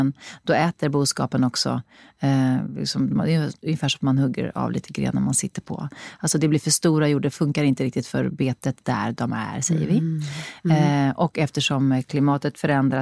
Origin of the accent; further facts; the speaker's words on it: Sweden; jag var från Sverige